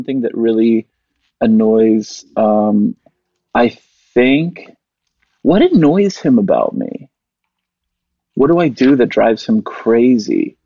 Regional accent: Canada; because I'm Canadian

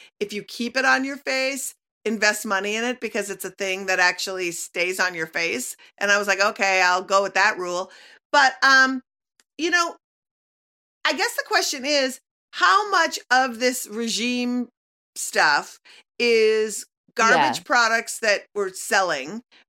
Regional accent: Minnesota, United States; growing up in Minnesota, like, we had like a lot of environmental stuff on our books and in our world for a long time. Like, we were the first city in America to recycle and stuff.

